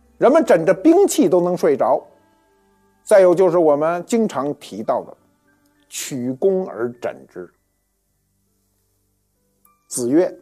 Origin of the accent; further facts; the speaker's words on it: North China, China; 我记得我小时候在北方枕的最多的就是一种叫荞麦皮枕头